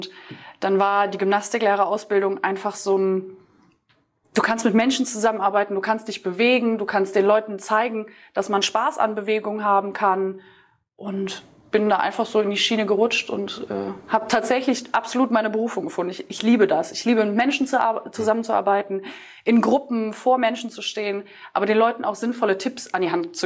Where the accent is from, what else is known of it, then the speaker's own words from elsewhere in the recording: North Rhine-Westphalia, Germany; ich komme aus NRW, oder zwischen Düsseldorf und Köln und bin 27 Jahre alt